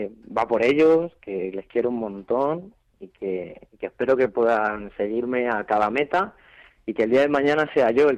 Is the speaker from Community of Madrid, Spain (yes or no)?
yes; Leganés, Community of Madrid, Spain; Yo soy de Leganés, sí.